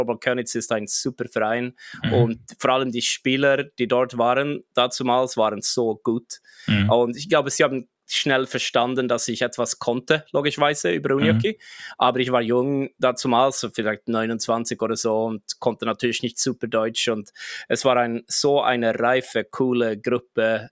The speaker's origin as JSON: {"language": "German", "town": "Jönköping", "region": "Jönköping County", "country": "Sweden", "tie": "born or raised there", "also_born_or_lived": "Gothenburg", "second_language": "German", "said": "ich bin in Jönköping aufgewachsen, bin dann umgezogen nach Göteborg mit 23"}